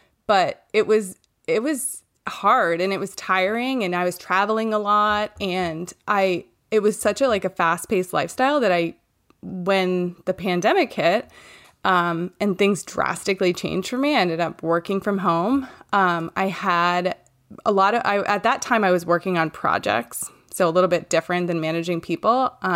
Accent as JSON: {"language": "English", "region": "Maine", "country": "United States", "said": "I'm from Maine, and I live here with my husband, Ross"}